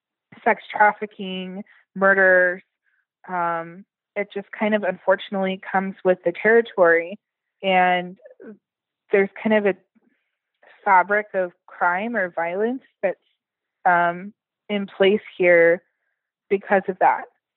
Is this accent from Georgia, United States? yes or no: no; California, United States; I was born and raised in Humboldt County. I still live in Humboldt County.